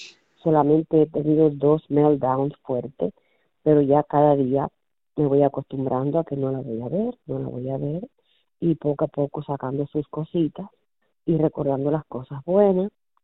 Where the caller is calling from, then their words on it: Fort Lauderdale, Florida, United States; de Fort Lauderdale